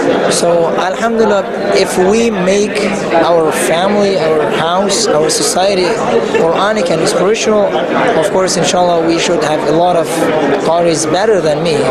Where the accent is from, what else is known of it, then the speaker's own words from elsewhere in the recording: California, United States; I came from California.